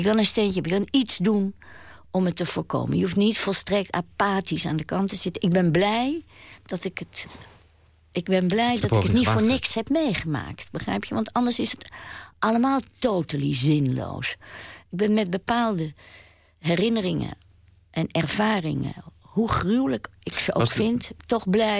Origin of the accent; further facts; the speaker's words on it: The Hague, South Holland, Netherlands; Ik ben een Hagenaar. Dus ik kwam op dat station. En toen ik heel klein was